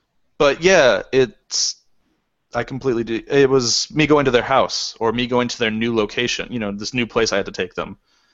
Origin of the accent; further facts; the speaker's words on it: Redmond, Washington, United States; I grew up in Redmond